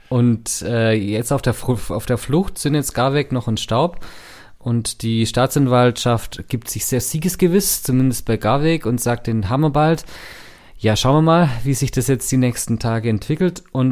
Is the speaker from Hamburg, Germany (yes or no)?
no; Stuttgart, Baden-Württemberg, Germany; da ich da aufgewachsen bin, bin ich praktisch im Schatten dessen aufgewachsen.